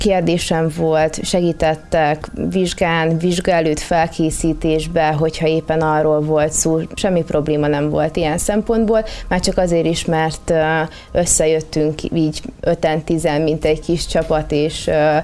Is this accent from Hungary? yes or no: yes; Debrecen, Hajdú-Bihar, Hungary; hogy én debreceni vagyok, ami nem egy borvidék, és én ott végeztem az alapdiplomámat kommunikáció szakon.